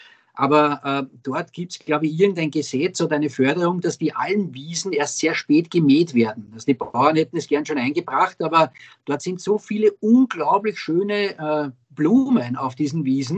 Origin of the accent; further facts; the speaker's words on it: Austria; würde ich fast diese Tour entlang Inn und Donau empfehlen als Österreicher, weil es ist quasi quer durch Österreich.